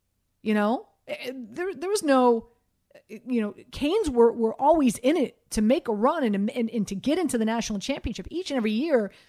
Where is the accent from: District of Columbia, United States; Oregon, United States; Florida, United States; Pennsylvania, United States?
Florida, United States; Miami; and I grew up in Miami. My dad played for the University of Miami.